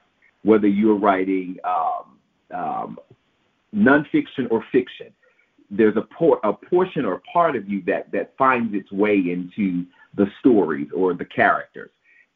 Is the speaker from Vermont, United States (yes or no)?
no; Memphis, Tennessee, United States; And so growing up in Memphis and surrounded by the religiosity of the city did have a bearing on the upbringing that I indeed received.